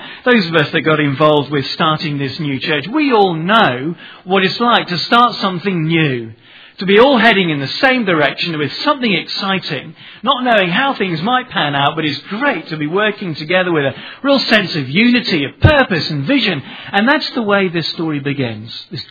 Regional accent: Western, Kenya; also born or lived in Nairobi; I was born and brought up and lived in the sticks of Western Kenya. I hadn't really seen lights, you know.

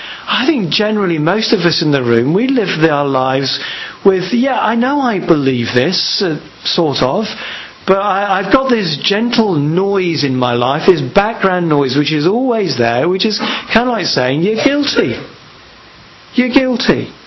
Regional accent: United Kingdom; It means we don't go around, I'm a British Christian.

